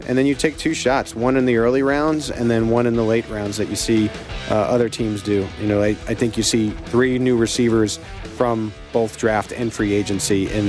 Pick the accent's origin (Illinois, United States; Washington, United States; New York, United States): New York, United States; I grew up in New York, and they had a casting call